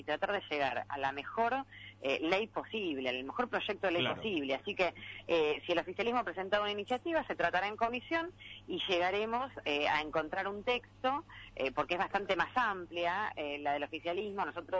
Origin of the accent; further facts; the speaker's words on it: Junín, Buenos Aires Province, Argentina; yo que soy de Junín